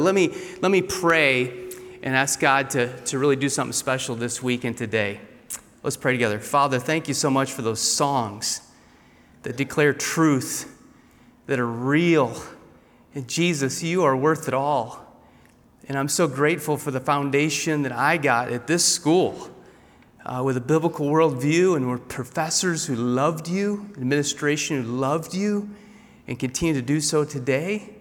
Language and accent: English; Michigan, United States; now in South Carolina, United States; Well, my wife and I came from Michigan to South Carolina to go to seminary here, and we had to change some language.